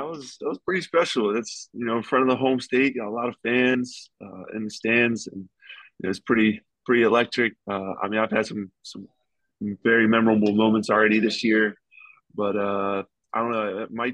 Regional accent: West Virginia, United States; Like, no, I'm from West Virginia. If you're above 6'5", you're in the post, man.

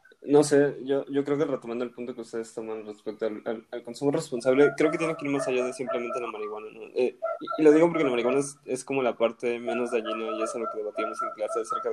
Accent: Mexico; now in Canada; a mí me comentó como yo soy de México, pues me dijo, ah, tú no eres de aquí.

